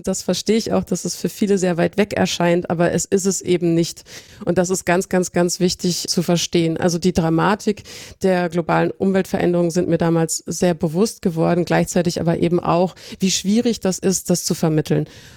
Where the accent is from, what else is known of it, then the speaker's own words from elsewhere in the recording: North Rhine-Westphalia, Germany; Ich bin jetzt im Ruhrgebiet groß geworden. Das ist jetzt nicht für seine Naturschönheit bekannt.